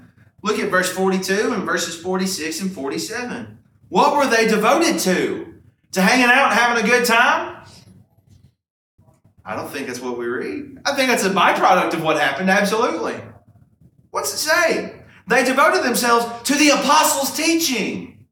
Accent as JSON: {"language": "English", "region": "Kentucky", "country": "United States", "said": "I'm from Kentucky. And in Kentucky, for the last 15 years, we got really accustomed to basketball players coming in."}